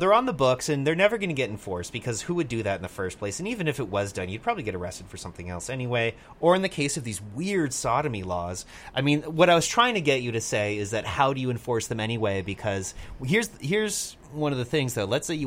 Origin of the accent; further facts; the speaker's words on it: Burlington, Ontario, Canada; I grew up in Burlington